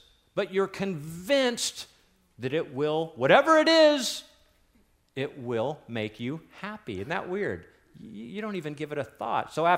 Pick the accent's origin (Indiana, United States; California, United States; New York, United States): California, United States; Escondido; My particular banking experience was the first Bureau Bank of Escondido. I grew up in Escondido.